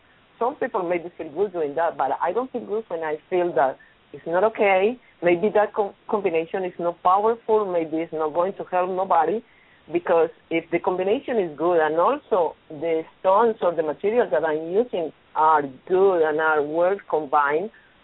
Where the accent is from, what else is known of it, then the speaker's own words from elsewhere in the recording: Medellin, Antioquia, Colombia; English is a second language; Last year, I was in my country. I am from Medellin